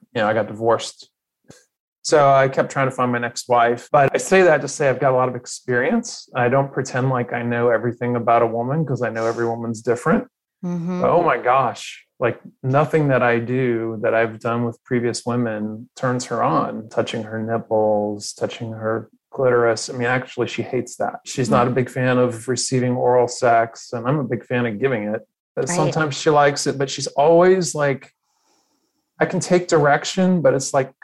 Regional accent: Atlanta, Georgia, United States; And I'm from Atlanta, but I live in Oklahoma

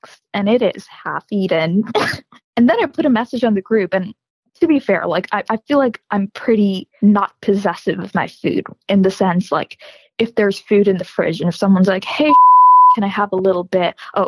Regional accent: India; also born or lived in United States; now in London, United Kingdom; So my accent is confusing. That's because I lived in the U.S. until I was 5. And then I moved to India, and then now I live in London.

